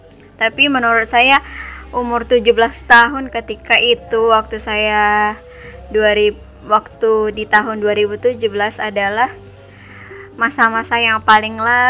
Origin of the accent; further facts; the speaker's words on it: North Sumatra, Indonesia; saya yang berasal dari SMA di ujung pelosok Sumatera Utara